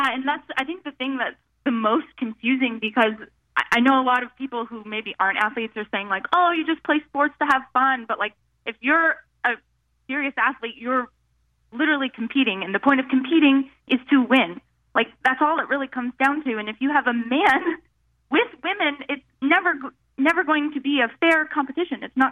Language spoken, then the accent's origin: English; St. Louis, Missouri, United States; And actually, so I'm also from St. Louis, and I played with a girl who she ended up going and playing at Wash U.